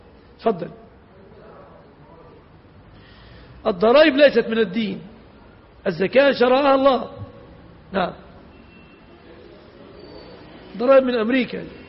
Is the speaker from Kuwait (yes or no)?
no; Egypt; في عرفنا كمصريين